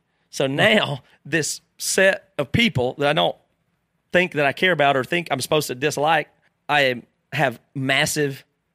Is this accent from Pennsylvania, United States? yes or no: no; Greer, South Carolina, United States; I grew up in Greer, South Carolina